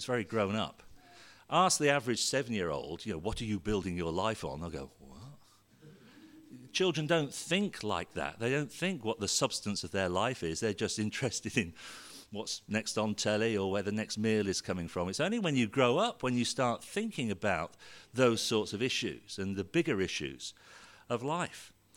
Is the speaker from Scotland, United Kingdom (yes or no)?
no; Leamington Spa, West Midlands, United Kingdom; as you've heard. I'm from Leamington Spa, and I've been coming to the church here at Canley off and on for quite a few years